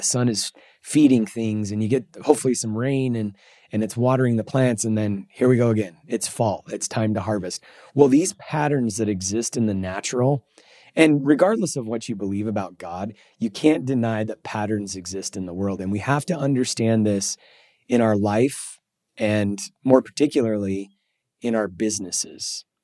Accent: Idaho, United States; In fact, I grew up in Idaho and you know, the potato farms everywhere.

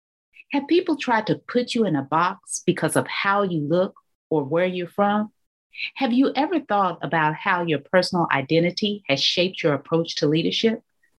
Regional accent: Texas, United States; You know, I'm from Texas. I'm an African-American, but I grew up with a strong relationship with the Mexican-American community

